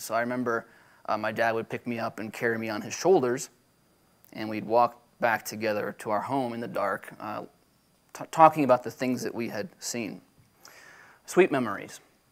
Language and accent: English; California, United States; born there; So I was born in California, and when I was about 1 year old, we, I suppose, visited, Disneyland.